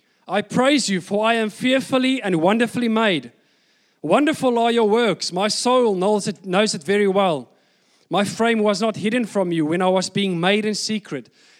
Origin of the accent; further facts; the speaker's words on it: Bloemfontein, Free State, South Africa; also born or lived in Welkom / Port Elizabeth; I was born in Welkom. So if you had to ask me, where are you from? Well, I would say I was born in Welkom. And then luckily, by God's grace, we moved to Bloemfontein when I was pretty young. And that's where I grew up.